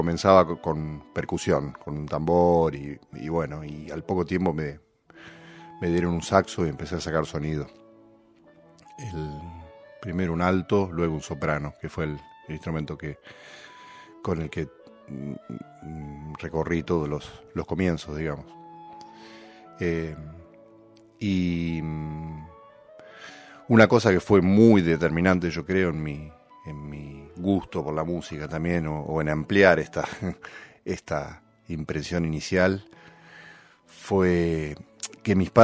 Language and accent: Spanish; Salto, Buenos Aires Province, Argentina; la banda de mi ciudad natal, que es Salto, en la provincia de Buenos Aires